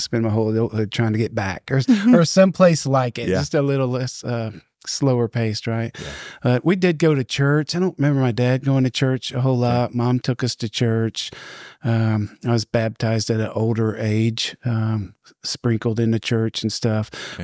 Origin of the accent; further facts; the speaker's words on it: Texas, United States; also born or lived in Ohio; So I was born in Ohio, but grew up here in Texas.